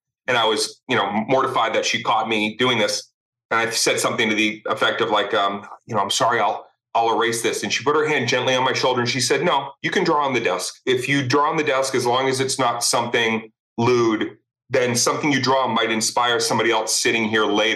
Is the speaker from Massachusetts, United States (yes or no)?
yes; Arlington, Massachusetts, United States; also born or lived in Cambridge; I was born in Cambridge, grew up in Arlington. And no, I was introvert.